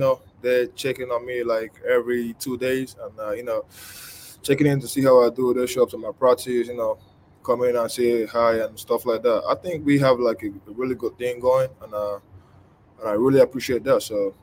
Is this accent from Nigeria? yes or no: yes; Nigeria; I grew up in Nigeria. I didn't know nothing about basketball.